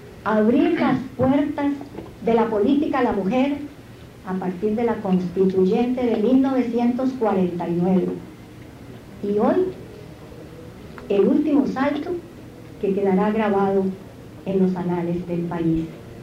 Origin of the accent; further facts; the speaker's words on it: Costa Rica; Como costarricense, me siento muy orgullosa de pertenecer a un país que ha sabido dar los saltos necesarios en el momento oportuno.